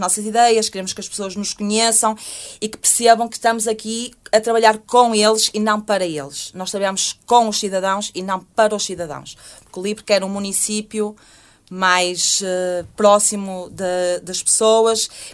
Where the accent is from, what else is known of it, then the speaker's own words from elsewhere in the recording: Arcozelo, Braga, Portugal; E eu sou daqui da cidade, sou natural de Arcozelo, embora esteja a residir em Vila Boa.